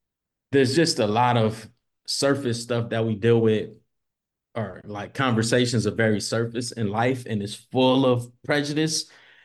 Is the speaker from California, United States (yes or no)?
yes; Los Angeles, California, United States; I was born in Compton, then raised throughout South Central, but then in my middle school years we moved to the west side